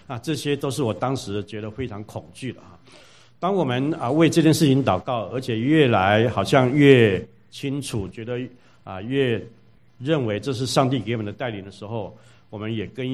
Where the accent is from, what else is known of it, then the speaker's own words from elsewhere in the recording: Taiwan; 我在台湾长大，在基督徒家庭长大